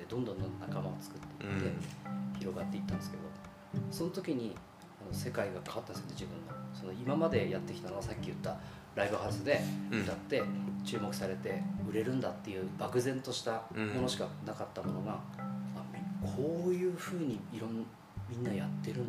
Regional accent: Fukushima, Japan; で僕福島の人間だから、

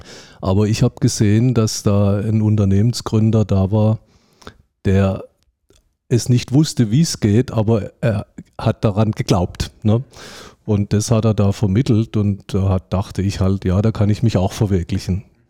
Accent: Germany; Ich bin Deutscher und habe auch in Deutschland studiert.

